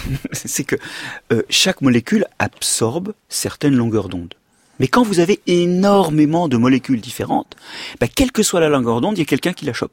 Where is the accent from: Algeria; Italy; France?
France; Brittany; Moi, quand j'étais petit en Bretagne, on me disait que le sol pelait.